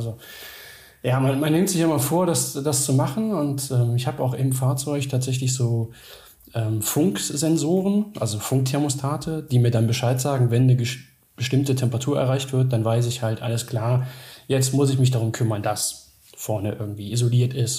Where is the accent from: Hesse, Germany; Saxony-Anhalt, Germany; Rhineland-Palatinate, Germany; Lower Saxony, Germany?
Lower Saxony, Germany; Oldenburg; Ja, aus Oldenburg. Ich darf Moin sagen.